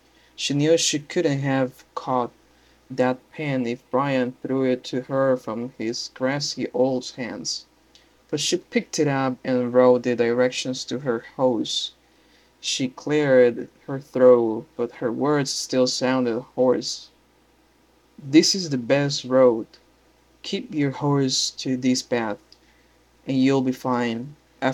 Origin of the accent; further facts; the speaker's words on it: Nicaragua; I'm from Nicaragua. Nicaragua is a country located in Central America